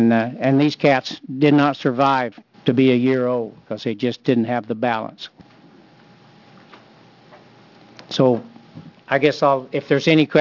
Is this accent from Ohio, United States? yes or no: no; Oregon, United States; I'm a houndsman from Northeast Oregon.